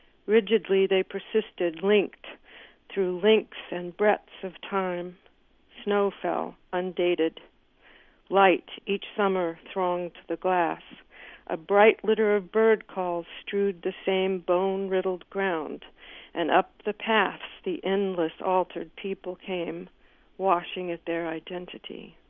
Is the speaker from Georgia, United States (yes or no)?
no; New York, United States; I'm from New York City.